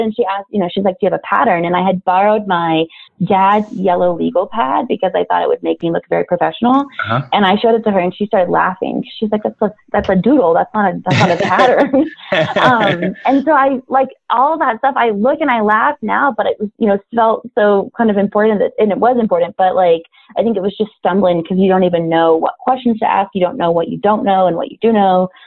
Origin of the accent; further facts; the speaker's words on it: Jackson, Wyoming, United States; But I grew up in Jackson, Wyoming.